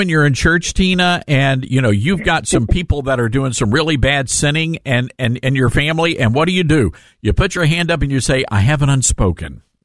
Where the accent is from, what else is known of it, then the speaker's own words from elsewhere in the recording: the South, United States; we're all from the South. And we do things a little different down here.